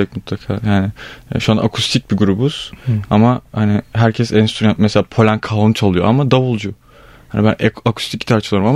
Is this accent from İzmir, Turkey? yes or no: no; Istanbul, Turkey; now in Antalya, Turkey; Ben İstanbulluyum.